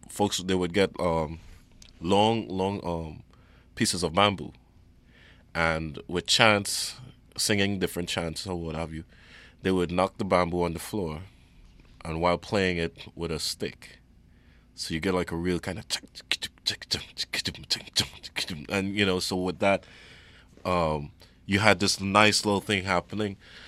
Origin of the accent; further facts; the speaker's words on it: Trinidad & Tobago; And I was more embarrassed that I couldn't play as a Trinidadian.